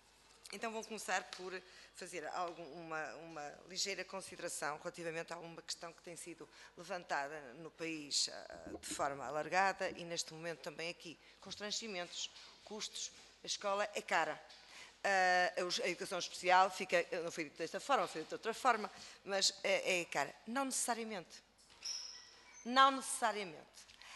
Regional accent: Porto, Norte, Portugal; Eu sou do Porto

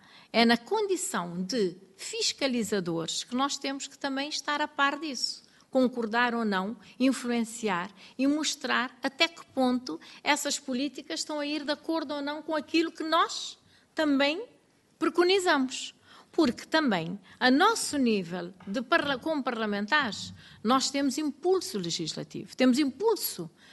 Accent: Cape Verde; Em Cabo Verde há um termo muito interessante que se diz, já que estamos aqui a falar de línguas, a língua materna, a língua oficial, nós dizemos

